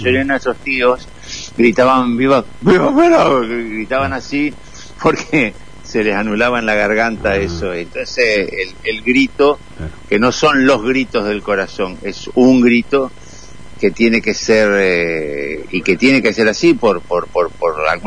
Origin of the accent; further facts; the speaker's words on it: Santa Fe, Argentina; now in Buenos Aires, Argentina; Yo soy santafesino, cómico, sabalero y peronista.